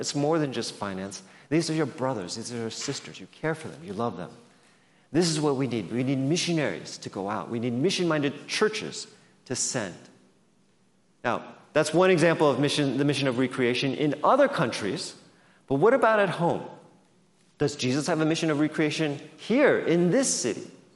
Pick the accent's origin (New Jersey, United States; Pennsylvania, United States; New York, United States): Pennsylvania, United States; Philadelphia; my parents are from South Korea. I was born in Philadelphia, so I grew up in the Korean church.